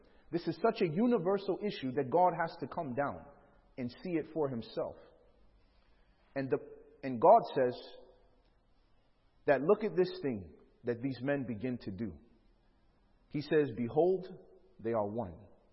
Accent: Chicago, Illinois, United States; You know, I'm from Chicago.

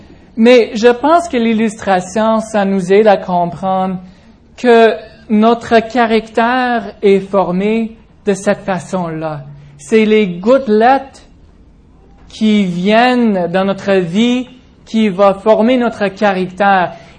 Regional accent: Georgia, United States; French is a second language; now in Canada; Moi, je viens de la Géorgie, alors c'est juste en haut de la Floride, puis il fait quand même beaucoup plus chaud qu'ici.

